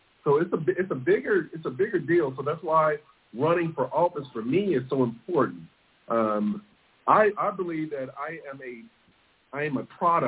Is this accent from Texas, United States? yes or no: yes; Waco, Texas, United States; I grew up in Pecan Gardens, and then we moved over on Preston Street.